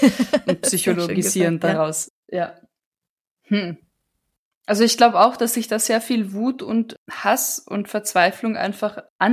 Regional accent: Bavaria, Germany; Ist mir wurscht, ich komme aus Bayern

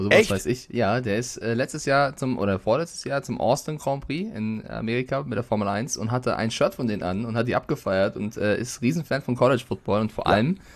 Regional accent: Frankfurt, Hesse, Germany; now in Munich, Germany; Nee, ich bin Frankfurter.

